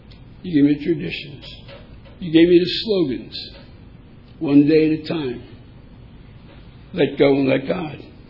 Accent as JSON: {"language": "English", "town": "Elizabeth", "region": "New Jersey", "country": "United States", "said": "We're both from New Jersey. I'm from Elizabeth. He's from Linden, which is in the very next town."}